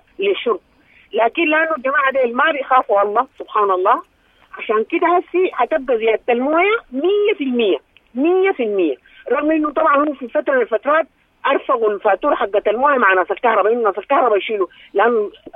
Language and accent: Arabic; Sudan; نحن السودانيين